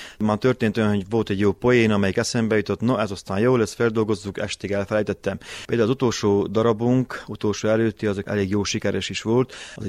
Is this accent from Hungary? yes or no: no; Orotva, Harghita, Romania; A gyerekkoromot itt nőttem fel, itt éltem minden jót meg, rengeteg élmény, csak akkor fontosnak tartottam, hogy népszerűsíteni Orotvát, mert egy kicsi kihaló falu